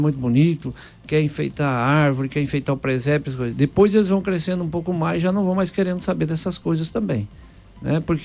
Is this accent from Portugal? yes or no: no; Santa Catarina, Brazil; Eu venho lá de um lugar onde se preserva muitas tradições, porque eu sou lá do sul, de Santa Catarina, né? Então ali existem umas coisas assim que são bem fortes na cultura do povo.